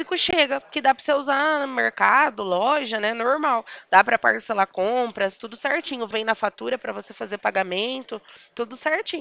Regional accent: Limeira, São Paulo, Brazil; E a minha cidade é Limeira. Eu sou do interior de São Paulo.

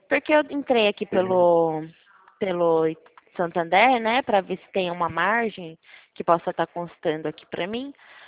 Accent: Itu, São Paulo, Brazil; now in Salto, Brazil; eu sou do estado de São Paulo

